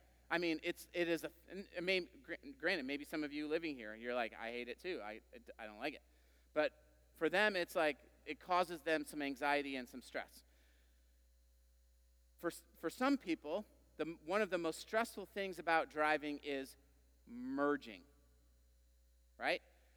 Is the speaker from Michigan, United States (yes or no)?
yes; Holland, Michigan, United States; I remember through public school there growing up in Holland, Michigan, that we would just, that was something that was offered through the school during the summer.